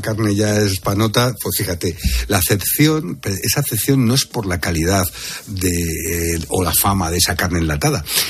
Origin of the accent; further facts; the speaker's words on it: Spain; como español y teniendo una ñ en, mi apellido